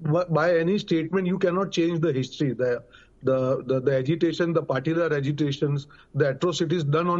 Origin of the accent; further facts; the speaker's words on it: Gujarat, India; But at the end of the day, I am also from Gujarat.